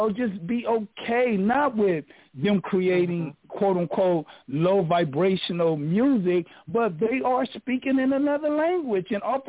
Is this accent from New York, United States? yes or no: no; Watts, California, United States; even growing up in, you know, the inner city, growing up in Watts, like that whole energy, it was very difficult.